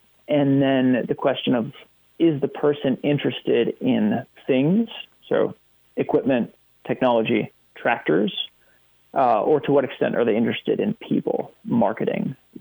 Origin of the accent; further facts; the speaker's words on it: Massachusetts, United States; I grew up in Massachusetts. I now live and farm in New York State.